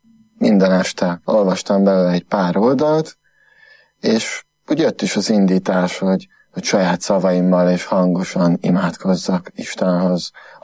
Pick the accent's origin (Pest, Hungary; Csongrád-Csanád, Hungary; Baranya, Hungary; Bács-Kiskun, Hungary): Csongrád-Csanád, Hungary; Földeák; also born or lived in Makó; Makon születtem, 31 évvel ezelőtt, mellette Földeákon nőttem föl, Hódmezővásárhelyen voltam gimnazista, matek-fizika szakon